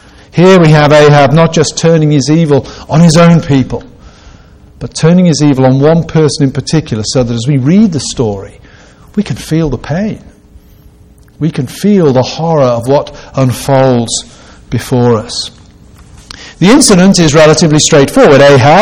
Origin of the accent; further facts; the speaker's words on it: England, United Kingdom; now in United States; Western Pennsylvania is very close, I think, in culture in many ways to where I grew up in the United Kingdom, in England. It's farm territory.